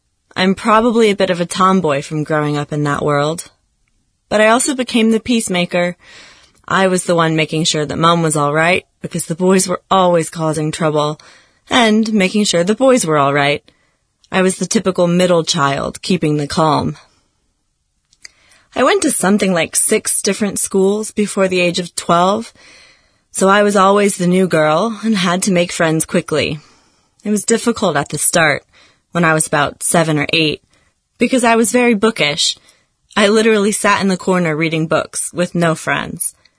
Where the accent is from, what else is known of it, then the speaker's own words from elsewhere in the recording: Perth, Western Australia, Australia; I grew up in Perth, Western Australia, with four brothers. Well, two of them are stepbrothers.